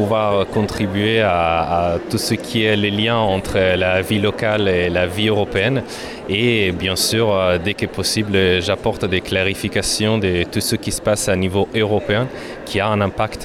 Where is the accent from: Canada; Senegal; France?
France; also born or lived in Italy; now in Brussels, Belgium; la France et l'Italie, les deux pays dont je suis originaire